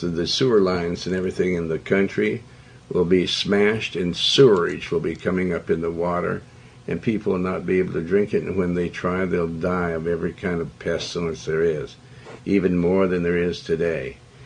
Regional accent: Montana, United States; I went there to show them the trees, for I was raised up in Montana.

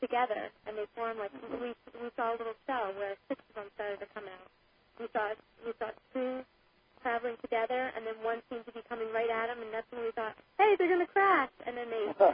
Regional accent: Connecticut, United States; from Connecticut.

